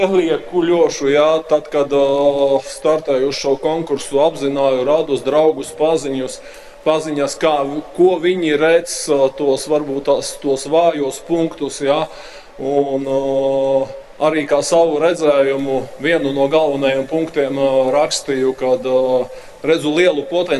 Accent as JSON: {"language": "Latvian", "town": "Balvi", "region": "Balvi Municipality", "country": "Latvia", "tie": "born or raised there", "moved": "yes", "lives_now": "Madona, Latvia", "said": "Esmu dzimis, audzis Balvas un dzīvojis līdz 1999. Gadam, pēdējie 22 gadi dzīvoju Madonā, bet esmu nolēmis atgriezties dzimtajā pilsētā"}